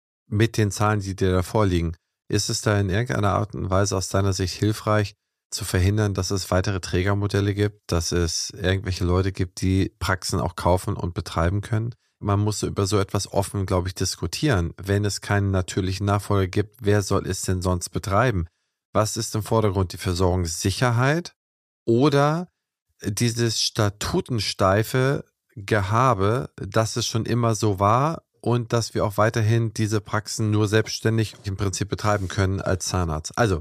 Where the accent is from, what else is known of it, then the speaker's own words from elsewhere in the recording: Schleswig-Holstein, Germany; der gar nicht in Sachsen ist und gar kein Sachseninteresse, also ne, kein spezielles Sachseninteresse hat, sondern nur ein generelles als Holsteiner.